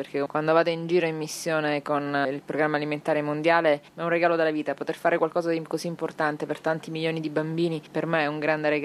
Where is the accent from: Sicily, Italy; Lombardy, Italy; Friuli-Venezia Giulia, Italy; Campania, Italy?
Sicily, Italy; Messina; born there; Sono nata a Messina, in un quartiere, non è uno dei quartieri più fortunati, dove comunque vivono ancora oggi i miei genitori